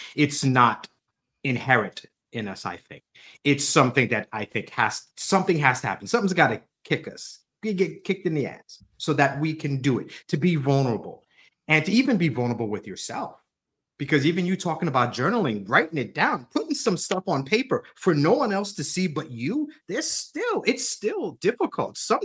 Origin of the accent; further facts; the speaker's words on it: Long Island, New York, United States; Because I grew up in Long Island. That's New York.